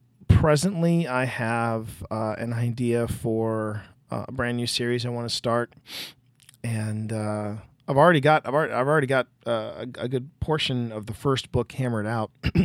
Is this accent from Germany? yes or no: yes; Germany; I'm from Germany, and in my youth, there were still a lot of people alive who suffered under the Nazis. My grandparents were no Jews, but all the normal folks suffered too. Everyone was afraid. I was growing up with their stories.